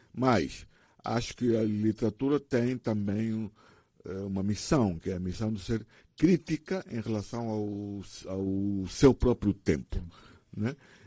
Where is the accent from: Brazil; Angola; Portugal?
Angola; sobre quem nós somos, nós angolanos